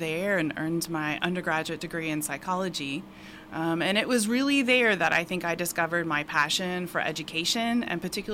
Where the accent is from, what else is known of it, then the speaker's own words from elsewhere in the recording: Normal, Illinois, United States; also born or lived in Chicago / Indianapolis; I was born in Normal, Illinois, so central portion of the state, not too far away. And that's where I spent my younger years, but then also had the opportunities I was growing up to live just outside of Chicago for a little while, over by Indianapolis, Indiana